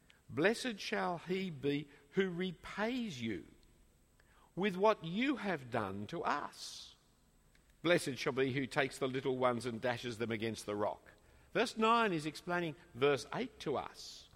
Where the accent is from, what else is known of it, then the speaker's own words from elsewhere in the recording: Australia; I'm an Australian, and when Australia acts, I act.